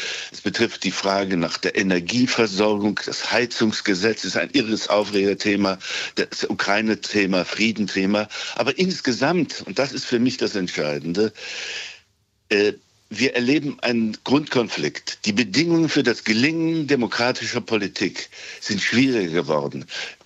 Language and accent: German; Thuringia, Germany; Das tut weh und ich merke an mir, dass ich auch persönlich betroffen bin. Ich bin in Thüringen aufgewachsen. Ich dachte, ich kenne Land und Leute gut.